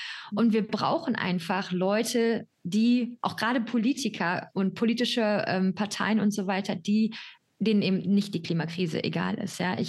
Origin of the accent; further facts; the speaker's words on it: North Rhine-Westphalia, Germany; Und ich bin halt im Ruhrgebiet aufgewachsen, also jetzt nicht unbedingt irgendwo an der Küste